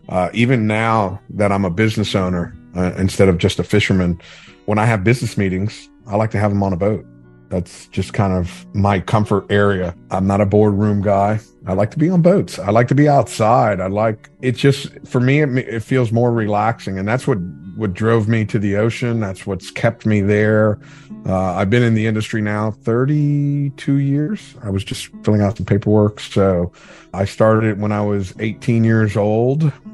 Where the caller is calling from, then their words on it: West Palm Beach, Florida, United States; I'm coming at you live from West Palm Beach, Florida.